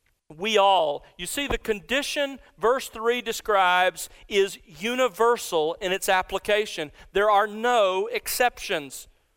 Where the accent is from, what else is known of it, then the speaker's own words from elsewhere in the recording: Alabama, United States; I grew up in South Alabama, and as I think I've told you before, when I was growing up, our family owned an old World War II Army issue red Willys Jeep.